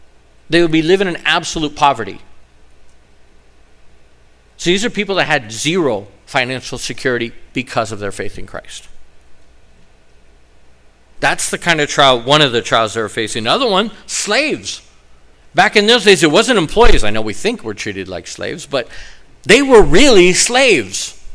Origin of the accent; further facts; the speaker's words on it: California, United States; I grew up on highways in California. We drive crazy.